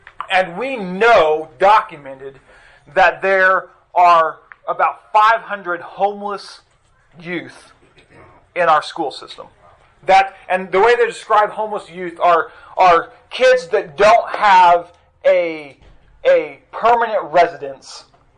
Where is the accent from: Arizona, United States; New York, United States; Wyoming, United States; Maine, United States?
Wyoming, United States; Casper; And so I'm from Casper, Wyoming. In Casper, we have our population is about 60,000-70,000 people in Casper